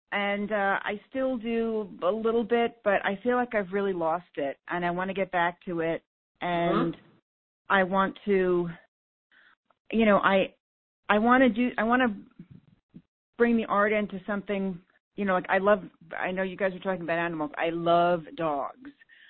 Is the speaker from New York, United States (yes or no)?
yes; Yonkers, New York, United States; now in Bridgeport, United States; Originally I'm from New York. I grew up in Yonkers, which is right outside New York City. And moved up to Connecticut with my husband when he got a job working for Whole Foods